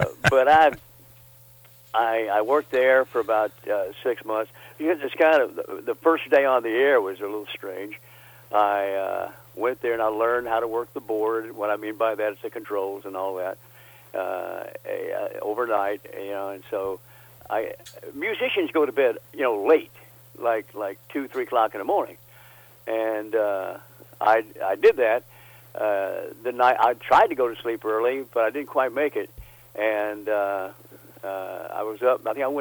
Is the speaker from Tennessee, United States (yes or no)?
yes; Memphis, Tennessee, United States; also born or lived in Mississippi; I grew up in Memphis and Mississippi, and I used to kid around saying Memphis, the capital of Mississippi, but that's northern Mississippi mostly.